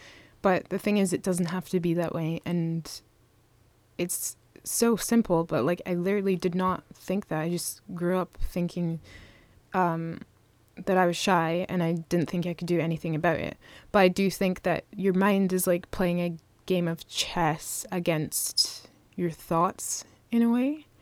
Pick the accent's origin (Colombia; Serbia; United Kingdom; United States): United Kingdom; Scotland; accent: hybrid of Scottish and Canadian; I grew up in Scotland, and so my accent is a very weird hybrid of Scottish and mostly Canadian, so that's why I sound kind of funny.